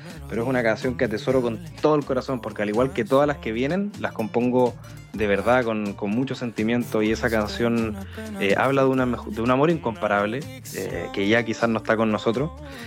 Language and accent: Spanish; Concepción, Biobío, Chile; y siendo penquista